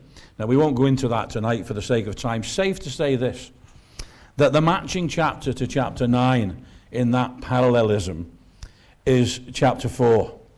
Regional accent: Liverpool, North West England, United Kingdom; I was brought up in Highton, in Liverpool.

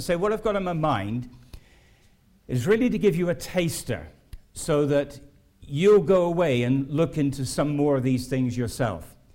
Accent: Southampton, South East England, United Kingdom; because I'm from Southampton, and we're sending greetings to Northampton.

